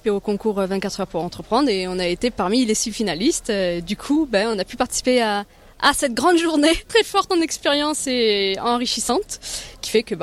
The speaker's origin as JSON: {"language": "French", "town": "Valensole", "region": "Provence-Alpes-Côte d'Azur", "country": "France", "said": "De Valensole."}